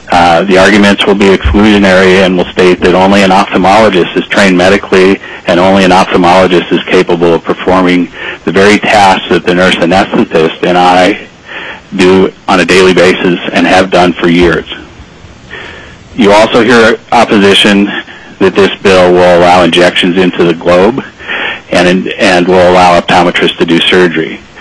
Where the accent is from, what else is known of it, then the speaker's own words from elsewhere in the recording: Anchorage, Alaska, United States; I'm from Anchorage, Alaska.